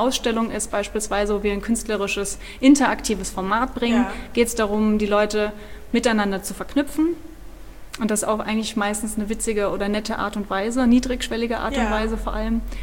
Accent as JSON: {"language": "German", "town": "Orferode", "region": "Hesse", "country": "Germany", "tie": "born there", "said": "Ich bin gebürtige Nordhessen."}